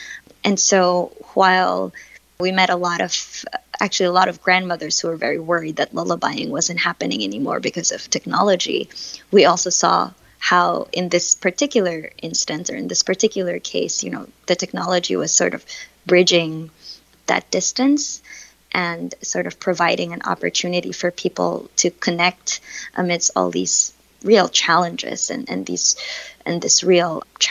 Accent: Philippines; now in Boston, United States; I found myself caught in Boston, where I'm not from. I'm from the Philippines.

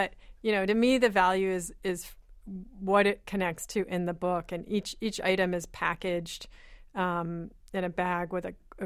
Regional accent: Berkeley, California, United States; I come from a place from Berkeley and my particular parents

